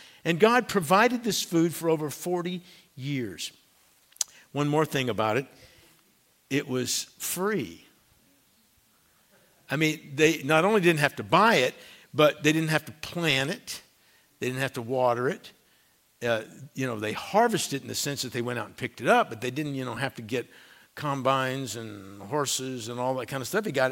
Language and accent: English; Tennessee, United States; also born or lived in Georgia / Alabama; I grew up in Tennessee and Georgia and Alabama and, you know, didn't do a lot with olive oil.